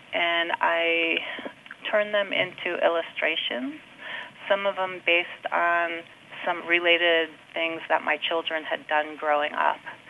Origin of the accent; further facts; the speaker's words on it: New York, United States; moved away as an adult; Unfortunately, I grew up in New York, but when I got married, we kind of moved out of state and farther away.